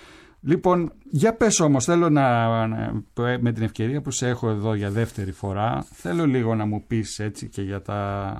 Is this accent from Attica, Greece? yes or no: no; Rethymno, Crete, Greece; είμαι κριτικός, ξέρεις, είμαι από το Ρέθυμνο.